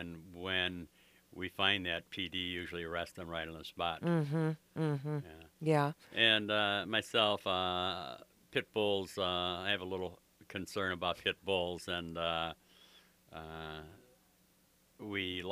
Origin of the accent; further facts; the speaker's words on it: Hammond, Indiana, United States; Well, and I was born and raised in Hammond, and I'm going to stay in Hammond.